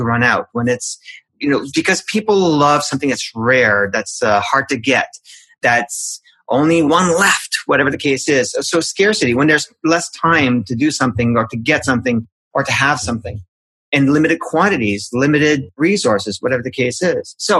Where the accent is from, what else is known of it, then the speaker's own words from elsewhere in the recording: Canada; I'm Canadian, so.